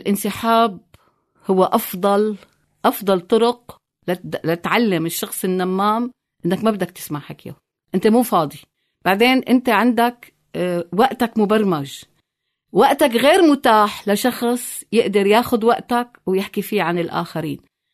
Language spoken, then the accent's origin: Arabic; Syria